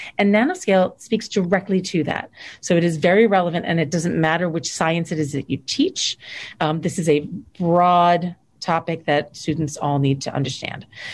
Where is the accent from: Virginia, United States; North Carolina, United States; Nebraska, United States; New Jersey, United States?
New Jersey, United States; And I'm from New Jersey.